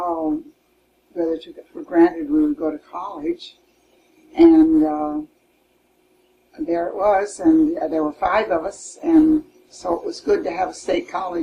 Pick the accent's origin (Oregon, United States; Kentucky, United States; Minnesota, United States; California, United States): California, United States; San Diego; born there; I was born in San Diego. My family were from Tennessee.